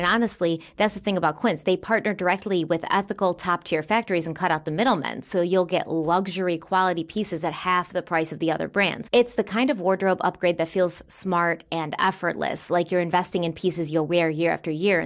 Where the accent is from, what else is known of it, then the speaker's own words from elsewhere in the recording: Buffalo, New York, United States; the Buffalo Bills, which is my hometown football team.